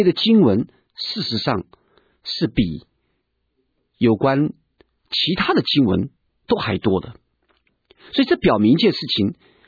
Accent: China; 所以我们中国人讲说有钱能使鬼推磨

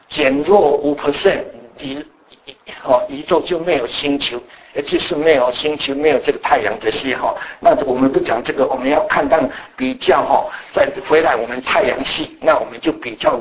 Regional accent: Taiwan; accent: Taiwanese Mandarin; 这个我是台湾国语啊，所以我不知道

